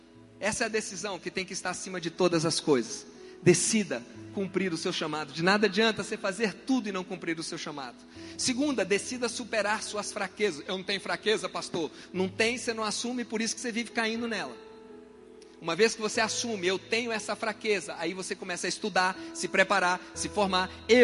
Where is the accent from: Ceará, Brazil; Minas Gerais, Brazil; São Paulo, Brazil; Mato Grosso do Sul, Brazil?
Minas Gerais, Brazil; Eu sou mineiro, tá?